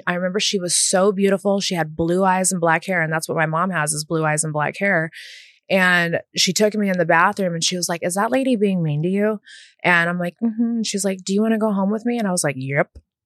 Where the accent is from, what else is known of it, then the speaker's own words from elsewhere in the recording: Las Vegas, Nevada, United States; also born or lived in Houston; But I was born in Houston, grew up in Vegas.